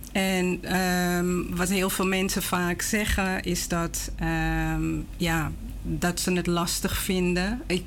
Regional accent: Amsterdam, North Holland, Netherlands; Dus ondanks hier opgegroeid in het Gooi en in Amsterdam, ik ben echt een Amsterdammer. Is Suriname voor mij wel heel erg belangrijk geweest in de opvoeding tot aan nu toe.

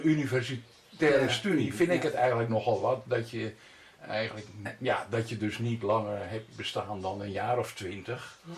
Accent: Zwolle, Overijssel, Netherlands; Ik kwam uit Zwolle.

